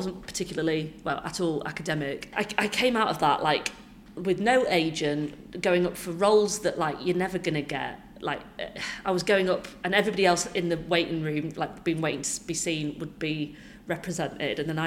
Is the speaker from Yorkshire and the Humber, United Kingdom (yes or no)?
yes; Leeds, Yorkshire and the Humber, United Kingdom; going to gig in my hometown will be like, oh, it's gonna be like a homecoming gig. And so I gigged in Leeds, I did the Leeds Playhouse and I was like in the youth theatre there as a kid